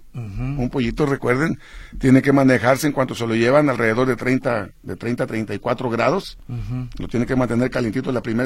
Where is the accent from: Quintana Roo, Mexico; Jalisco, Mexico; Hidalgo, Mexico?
Jalisco, Mexico; Cocula; esos son de allá de mi pueblo, de Cocula, Jalisco.